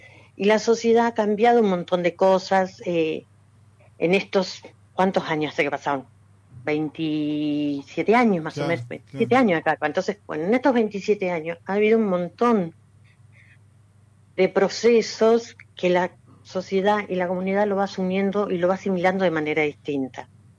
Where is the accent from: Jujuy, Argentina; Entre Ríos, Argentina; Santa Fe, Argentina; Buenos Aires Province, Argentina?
Entre Ríos, Argentina; Diamante; Yo soy de Diamante. Ajá. En la plaza de Diamante